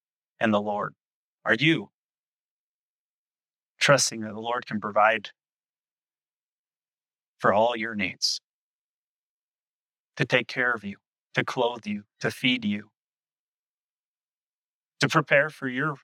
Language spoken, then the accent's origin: English; Utah, United States; I'm from Utah. Not a whole lot of fish in the sea, so to speak